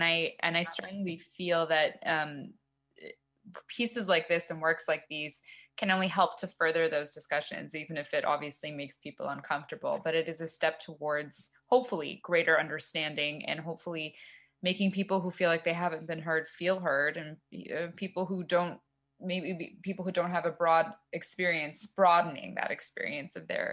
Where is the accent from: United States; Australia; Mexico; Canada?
Canada; we talk about being Canadian as kind of like a culture where we're polite, and maybe we gloss over some of the harder or more difficult parts of our past and our current lives.